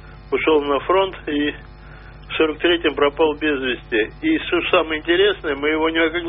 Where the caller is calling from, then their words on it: Moscow, Russia; Из Москвы, да.